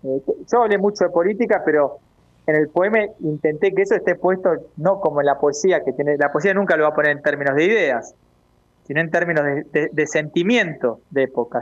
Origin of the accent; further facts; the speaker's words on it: Argentina; lo que significa para nosotros como argentinos